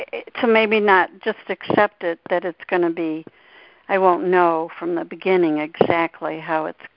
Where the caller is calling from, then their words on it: Ann Arbor, Michigan, United States; Yeah, I'm calling from Ann Arbor, Michigan.